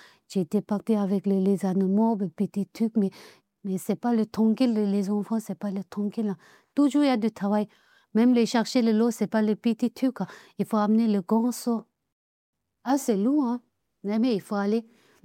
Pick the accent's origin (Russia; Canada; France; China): China; Tibet; French is a second language; Il y a trois provinces au Tibet, il y a Kham, Amdo, Yuzhang. Et moi, je suis présentée de Yuzhan.